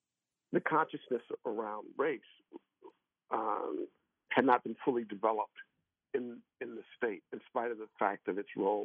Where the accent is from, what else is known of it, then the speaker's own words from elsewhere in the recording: St. Louis, Missouri, United States; I'm a transplant from St. Louis 42 years ago.